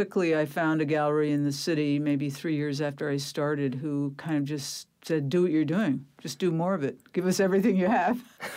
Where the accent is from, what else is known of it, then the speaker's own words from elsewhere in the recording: Pennsylvania, United States; I come from Eastern Pennsylvania, kind of Mennonite Amish country, and a lot of antiques there